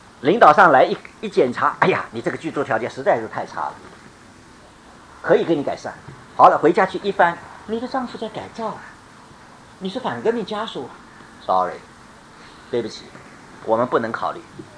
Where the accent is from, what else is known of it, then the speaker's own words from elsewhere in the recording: Shanghai, China; 你想看我回家呢，很尴尬，我们上海人很尴尬的